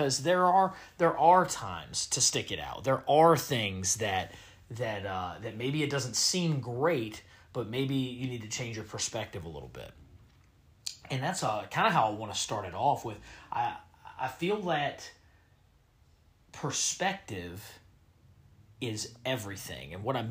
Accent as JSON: {"language": "English", "town": "Richmond", "region": "Virginia", "country": "United States", "tie": "born or raised there", "said": "growing up around Richmond my entire life. Just there's not a lot of books that highlight the fire service here in the Central Virginia area, the Richmond metro area"}